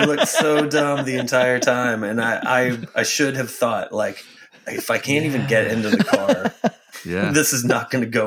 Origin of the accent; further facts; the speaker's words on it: Texas, United States; I almost always have a truck, which is fine because I'm from Texas. I drove a truck.